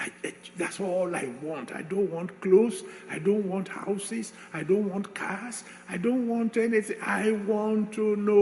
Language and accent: English; Nigeria; Because I came all the way from Nigeria for something.